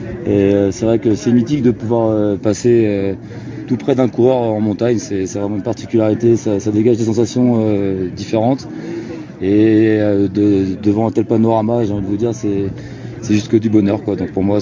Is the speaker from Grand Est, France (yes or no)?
no; Paris, Île-de-France, France; je suis originaire de Paris, mais je suis régulièrement dans le sud-est du pays.